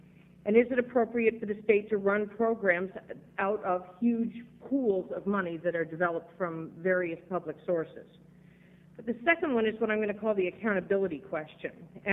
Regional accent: Redmond, Oregon, United States; I grew up in Redmond, Oregon, at the Deschutes County Fair. Friends of mine had 4-H animals.

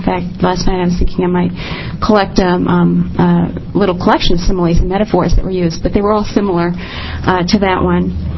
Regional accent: Portland, Oregon, United States; For the record … from Portland.

